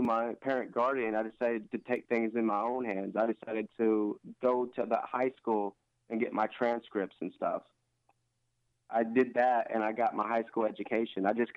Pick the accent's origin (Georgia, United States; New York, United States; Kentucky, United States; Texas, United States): Kentucky, United States; Paducah; now in Lexington, United States; I'm from Paducah, Kentucky.